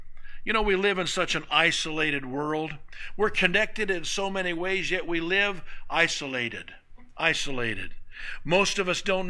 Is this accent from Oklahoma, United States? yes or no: yes; Jenks, Oklahoma, United States; Susan grew up in my hometown of Jinx.